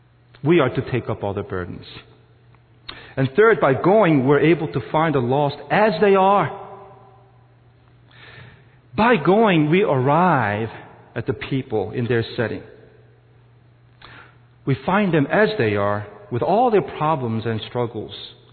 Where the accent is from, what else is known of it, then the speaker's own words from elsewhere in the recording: South Korea; I'm Korean. I grew up in Korean church. Most of the sermons that I listened to were in Korean. I'm used to Korean style of worship.